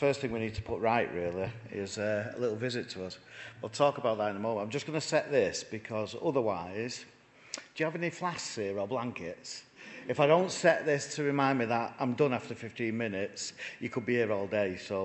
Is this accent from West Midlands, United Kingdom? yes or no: no; Manchester, North West England, United Kingdom; Very, very different than when I grew up in Manchester. I could count on one hand how many hotels we had in the city centre.